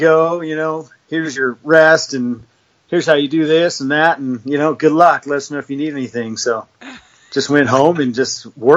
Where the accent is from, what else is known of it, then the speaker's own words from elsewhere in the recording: California, United States; I grew up in SoCal on a dairy farm.